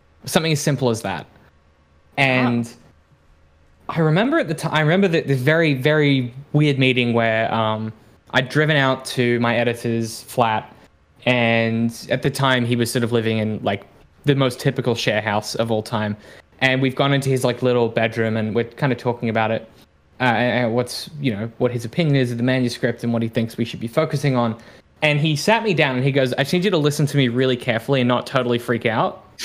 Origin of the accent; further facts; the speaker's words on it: Australia; plus like the isolationism that I grew up with in Australia